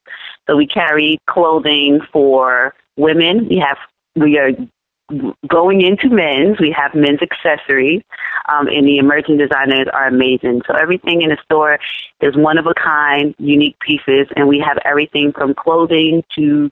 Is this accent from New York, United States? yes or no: yes; New York, United States; now in Montclair, United States; I'm actually a New Yorker transplanted to New Jersey.